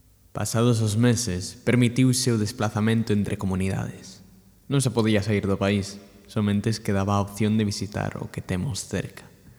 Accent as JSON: {"language": "Galician", "town": "Vigo", "region": "Galicia", "country": "Spain", "tie": "born there", "said": "nacín en Vigo e tiven a sorte de poder viaxar ao redor do planeta"}